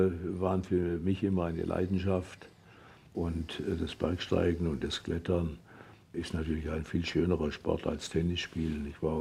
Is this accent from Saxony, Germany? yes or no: no; Rhineland-Palatinate, Germany; Ich lebe in der Südpfalz, meine Heimat. Das ist mein alter Wahlkreis.